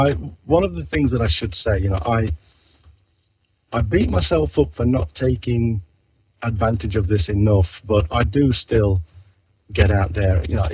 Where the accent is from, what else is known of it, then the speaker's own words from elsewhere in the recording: Nottingham, East Midlands, United Kingdom; The trade from my hometown in England is Nottingham lace.